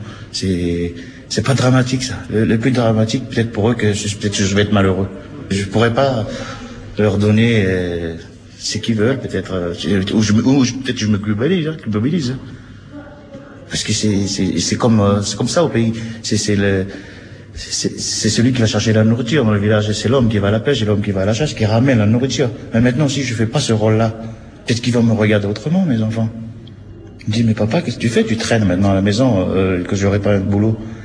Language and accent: French; Vanuatu; born or raised there; now in France